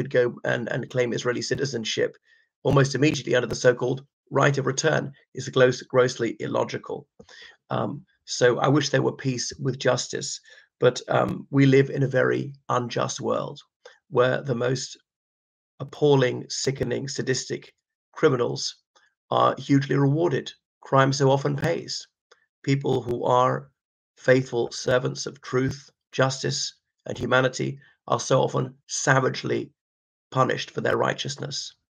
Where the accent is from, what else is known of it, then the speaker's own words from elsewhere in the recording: Ireland; And I'm very proud as an Irishman that we've done the right thing.